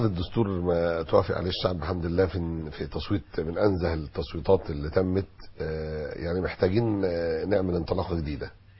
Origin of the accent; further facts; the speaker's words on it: Egypt; احنا مش اعداء مصر، احنا ابناء مصر